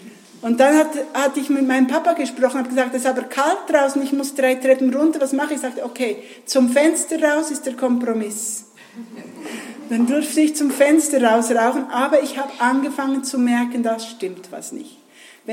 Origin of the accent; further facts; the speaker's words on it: Bern, Switzerland; wenn man bei uns im Berner Oberland gesagt hat, in den Ausgang gegangen